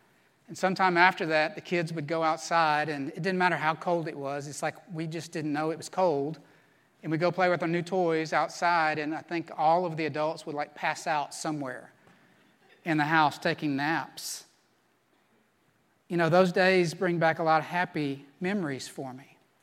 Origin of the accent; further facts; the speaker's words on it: Little Rock, Arkansas, United States; I grew up in Little Rock, Arkansas. I have a sister who's 4 years younger than me